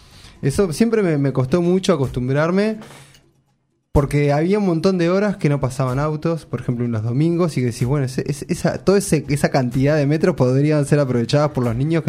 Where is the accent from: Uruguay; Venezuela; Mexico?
Uruguay; La Paz, Canelones; Yo, claro, soy de La Paz y siempre utilicé esa línea